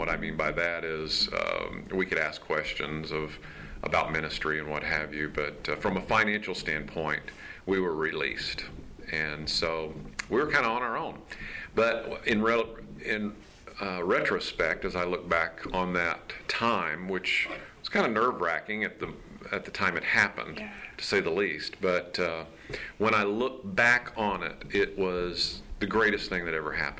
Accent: Florida, United States; I was born and raised in Florida. In a Christian home, and at an early age in my teens, I received the Lord as my Lord and Savior

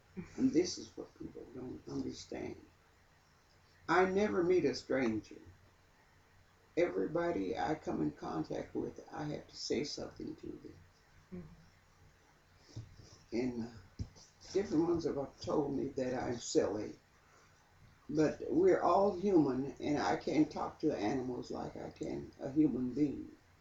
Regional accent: Kansas, United States; Yeah, I grew up in Grimm County, but it's in the country, not here.

